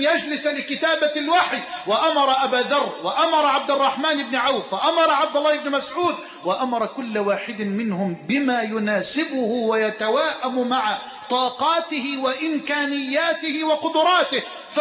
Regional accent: Egypt; اللهم اجعل بلدنا مصر أمنا أمانا سخاء رخاء

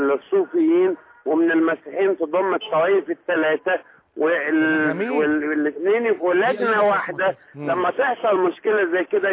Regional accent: Egypt; ان احنا مصريين.

